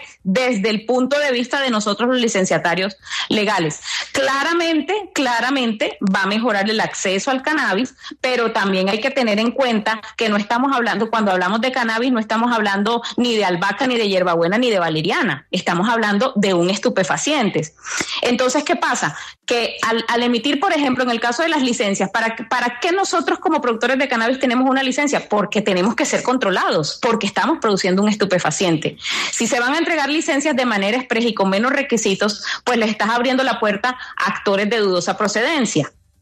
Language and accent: Spanish; Colombia; La mayoría de los licenciatarios somos colombianos de a pie